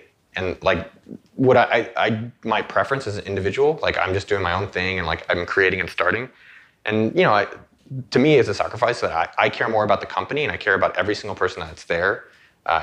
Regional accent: California, United States; now in Austin, United States; I was from the Bay Area, but I put myself in the right place to be able to meet those people.

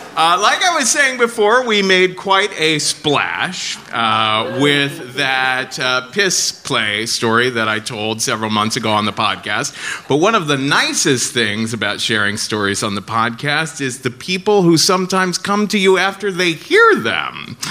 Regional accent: Cincinnati, Ohio, United States

